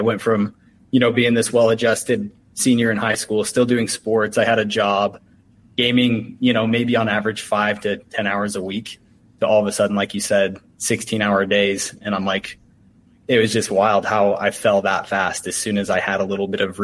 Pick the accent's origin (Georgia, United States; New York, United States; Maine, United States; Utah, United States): Utah, United States; because I'm from Utah. I'm Mormon. And so I went on a 2-year Mormon mission.